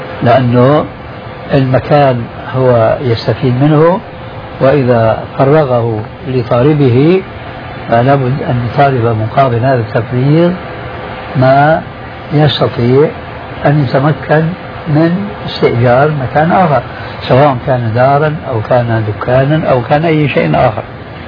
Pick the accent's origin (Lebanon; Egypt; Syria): Syria; هذا التعامل ما يسمى بخلو رجم أو الفروغية عندنا في سوريا المسلمون لا يعرفونها قديما.